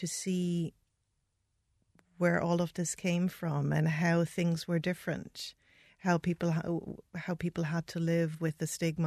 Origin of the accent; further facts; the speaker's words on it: Germany; I grew up in Germany in the 80s, 90s.